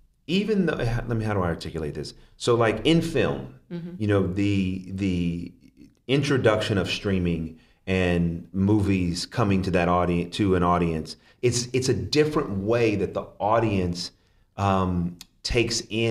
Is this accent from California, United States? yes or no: yes; Oakland, California, United States; I'm from Oakland, California